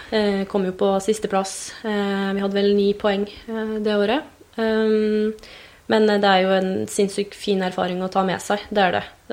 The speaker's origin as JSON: {"language": "Norwegian", "town": "Gjøvik", "region": "Innlandet", "country": "Norway", "said": "Nei, jeg kommer fra Gjøvik. Er 26 år nå"}